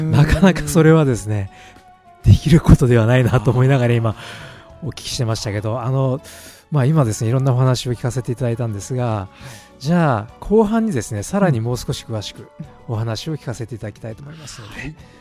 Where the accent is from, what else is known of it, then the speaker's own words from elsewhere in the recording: Ehime, Japan; 私愛媛の出身なんで愛媛の人と会えるのがすごく楽しみだったんですけど